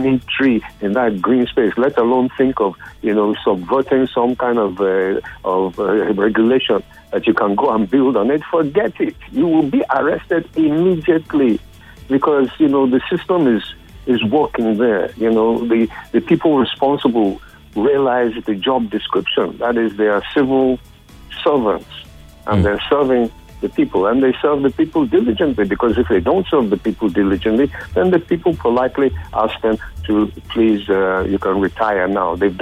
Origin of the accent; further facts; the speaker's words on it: Lagos, Nigeria; I grew up in Lagos. I was born in Lagos. I was born near what we call Trafalgar, Lagos Square. It was called the Race Course.